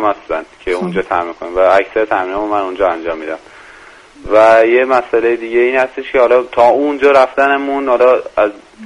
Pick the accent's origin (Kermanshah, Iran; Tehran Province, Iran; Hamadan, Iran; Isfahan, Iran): Tehran Province, Iran; Qods